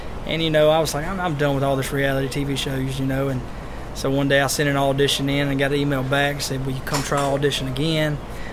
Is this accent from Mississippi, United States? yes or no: yes; Cleveland, Mississippi, United States; Yeah, man, so I'm from Cleveland, Mississippi.